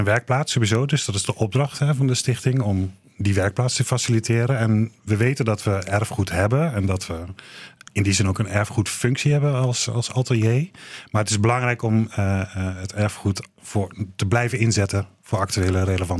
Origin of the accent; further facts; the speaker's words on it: Ulft, Gelderland, Netherlands; moved away as an adult; now in Rotterdam, Netherlands; Ja, ik ben op mijn 18e daar naar Rotterdam gegaan voor de kunstacademie. Maar ik ben geboren Achterhoeker inderdaad.